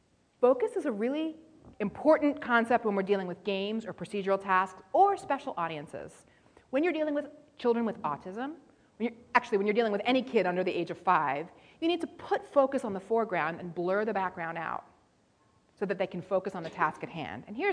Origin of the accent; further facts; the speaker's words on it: Philadelphia, Pennsylvania, United States; here is a map of my hometown, the city of Philadelphia.